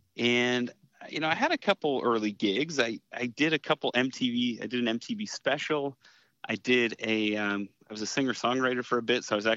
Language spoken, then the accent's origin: English; Allentown, Pennsylvania, United States; You know, growing up in Allentown, we'd get the TV channels from Allentown, New York, and Philly.